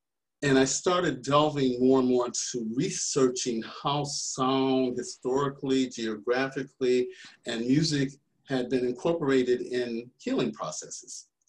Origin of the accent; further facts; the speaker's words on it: Michigan, United States; And actually, I grew up in Michigan. And of course, you have a lot of people in Michigan who are from the South.